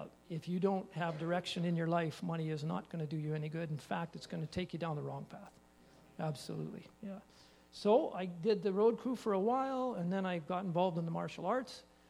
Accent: Alberta, Canada; I grew up in Alberta. I didn't come from a Christian home.

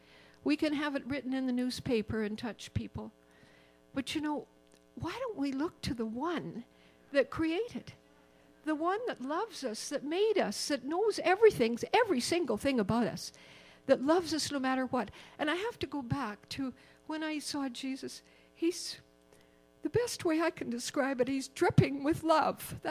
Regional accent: Saskatchewan, Canada; now in Alberta, Canada; I'm from Saskatchewan and I cheer for the Rough Riders, I'm here as an Albertan now.

